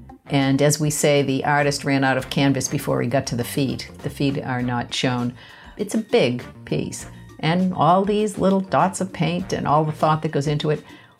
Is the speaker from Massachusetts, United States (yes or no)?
yes; Boston, Massachusetts, United States; born or raised there